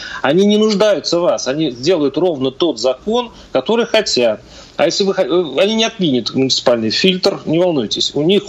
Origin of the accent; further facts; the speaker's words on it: Mordovia, Russia; Я сам из Мордовии